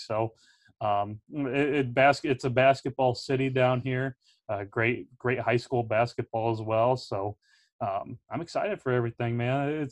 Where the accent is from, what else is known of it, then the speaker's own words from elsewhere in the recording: Normal, Illinois, United States; Of course, I grew up in Normal and been going to Valley games my entire life